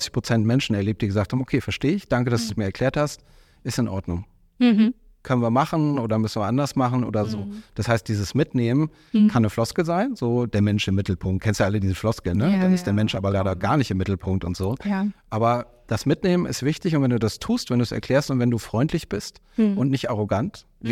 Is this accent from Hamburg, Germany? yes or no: no; Düsseldorf, North Rhine-Westphalia, Germany; also born or lived in Buchholz in der Nordheide / Berlin; Nee, ich bin in Düsseldorf groß geworden, dann nach Buchholz in der Nordheide transferiert worden und dann freiwillig nach Berlin gezogen.